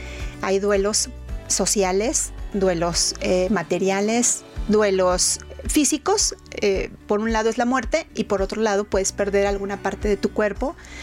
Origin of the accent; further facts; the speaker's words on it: Mexico; que nosotros como mexicanos pues tenemos esta costumbre